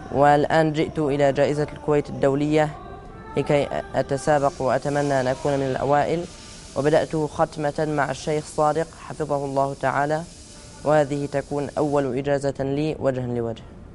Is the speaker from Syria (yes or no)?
yes; Syria; now in Germany; عمري 13 سنة، أمثل في جائزة الكويت الدولية، أمثل دولة ألمانيا، وأنا أصلي من سوريا.